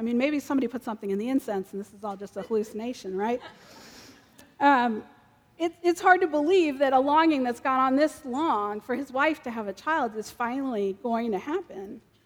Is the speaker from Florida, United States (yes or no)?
no; Brooklyn, New York, United States; I grew up in Brooklyn, and all my friends were Jews or Catholics, and we had never actually met a Protestant